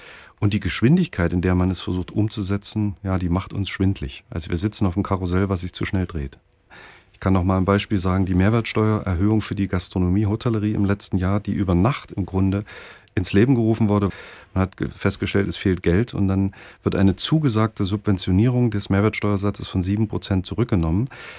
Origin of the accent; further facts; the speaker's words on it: Weißenfels, Saxony-Anhalt, Germany; born there; ich komme gebürtig aus Weißenfels, ist vielleicht für die Einordnung auch wichtig.